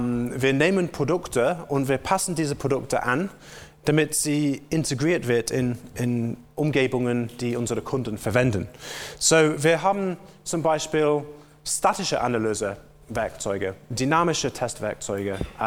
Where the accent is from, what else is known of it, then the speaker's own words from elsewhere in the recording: England, United Kingdom; German is a second language; Wie Sie wahrscheinlich von meinem Akzent hören können, komme ich nicht aus Deutschland, sondern komme auch aus der Insel, aus Großbritannien. Und ich werde versuchen, diesen Vortrag auf Deutsch zu geben.